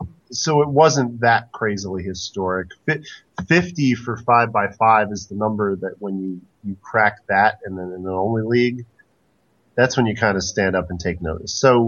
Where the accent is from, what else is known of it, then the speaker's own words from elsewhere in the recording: New Jersey, United States; now in Philadelphia, United States; It's like, no, I'm from Jersey. I'm a Mets fan.